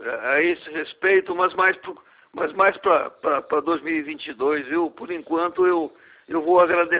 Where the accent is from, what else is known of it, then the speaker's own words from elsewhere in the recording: Álvares Machado, São Paulo, Brazil; Eu também sou paulista do interior.